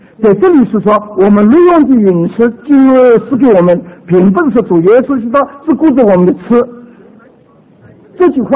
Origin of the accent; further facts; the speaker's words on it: China; 我们中国人说民以食为天